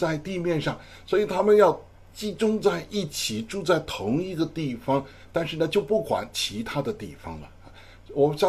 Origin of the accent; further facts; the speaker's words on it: China; 这个我是在中国成长的哈。那么，我长大的年代呢，这个在中国是，当时的口号说“人定胜天”哈